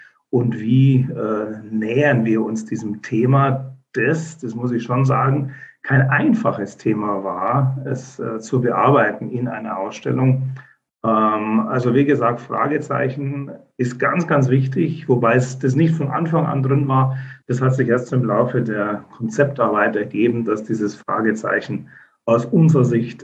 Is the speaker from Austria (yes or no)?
no; Munich, Bavaria, Germany; now in Bavarian Swabia, Germany; Ich bin Münchner, lebe zwar inzwischen auch schon seit etlicher Zeit in Bayerisch-Schwaben, also insofern nicht mehr in der Landeshauptstadt.